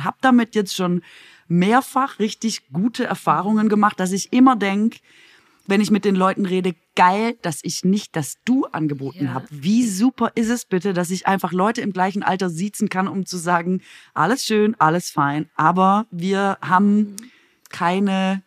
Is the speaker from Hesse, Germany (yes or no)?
no; Baden-Württemberg, Germany; now in Berlin, Germany; Da, wo ich herkomme, aus Baden-Württemberg